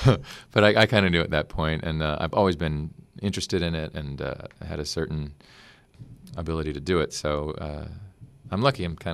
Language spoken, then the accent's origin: English; Utah, United States; when I say I'm from Utah